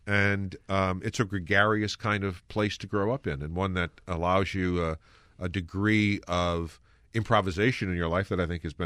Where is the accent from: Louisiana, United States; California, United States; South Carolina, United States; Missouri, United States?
Louisiana, United States; where I grew up in the Ninth Ward, I mean, people, you know, worked on their Mardi Gras costumes all year, and parties all the time.